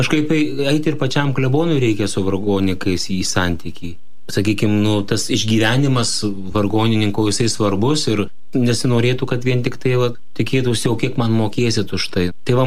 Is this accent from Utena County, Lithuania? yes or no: no; Prienai, Kaunas County, Lithuania; aš kilimė esu iš Prienų